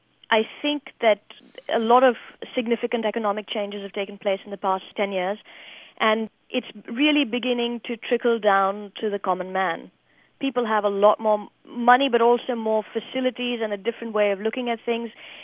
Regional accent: India; moved away; my identity in India as an Indian is very marked by the fact that I live elsewhere.

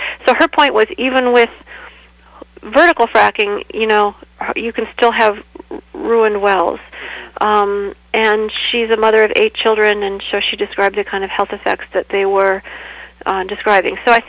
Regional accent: Illinois, United States; who was assassinated in my hometown, near my hometown in central Illinois in the 1830s

